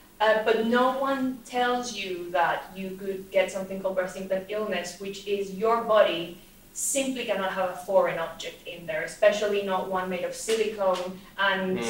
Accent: Colombia; I'm from Colombia, and while social media may have raised the visibility of injectables

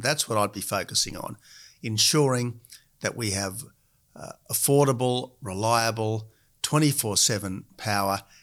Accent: Australia; And while I, as an Australian patriot, I want every government to succeed

